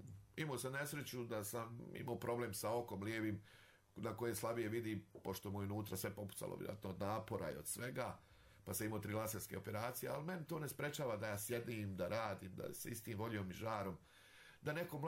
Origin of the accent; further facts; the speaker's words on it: Banja Luka, Republika Srpska, Bosnia & Herzegovina; naš grad Banja Luka, volim otići malo u Krup, volim naše aleje, ja sam odrastao tu u Novoj Varoši